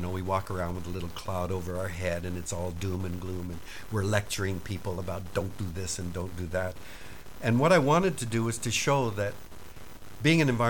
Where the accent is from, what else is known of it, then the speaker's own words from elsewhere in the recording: Vancouver, British Columbia, Canada; born there; my mother and father, who were born and raised in Vancouver, Canada. This is March 21st, 1934. And 2 years later, my twin sister, Marcia, and I were born.